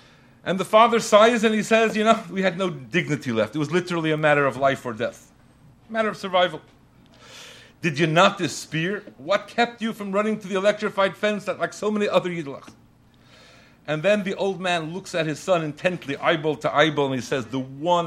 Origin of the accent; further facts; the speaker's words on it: New York City, New York, United States; now in England; The famous story told here in America, where I live in England now, I'm a New Yorker.